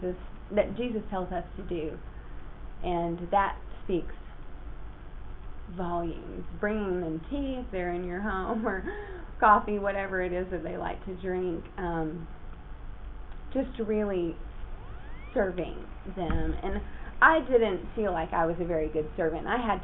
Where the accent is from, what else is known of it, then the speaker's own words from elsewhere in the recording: Arkansas, United States; my English language, is formed by my family heritage, by my church heritage, by where I grew up in Arkansas.